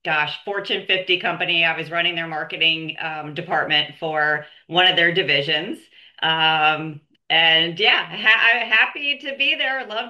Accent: Pennsylvania, United States; now in Charlotte, United States; I am in the Charlotte, North Carolina area. I'm a transplant from Pennsylvania, but in Charlotte now.

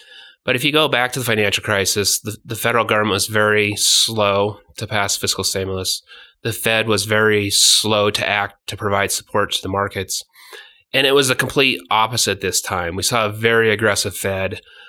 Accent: Colorado, United States; So I grew up in Northern Colorado and then went to the United States Military Academy at West Point.

